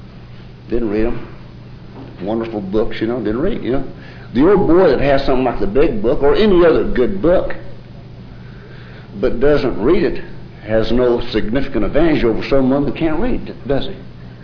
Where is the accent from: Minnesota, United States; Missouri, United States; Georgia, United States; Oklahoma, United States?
Oklahoma, United States; Oklahoma City; I was raised with Leroy on Capitol Hill in Oklahoma City.